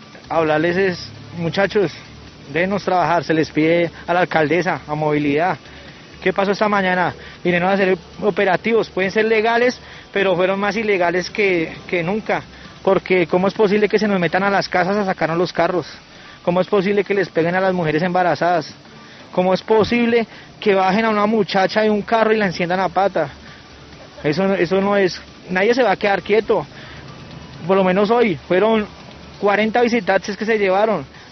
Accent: Venezuela; now in Bogotá, Colombia; Somos muchachos venezolanos trabajando para nosotros.

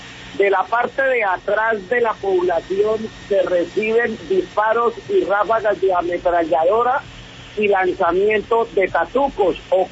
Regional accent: Colombia; como soldado, como colombiano y como persona que ya hace parte de esta jurisdicción porque llevo un tiempo muy prudencial.

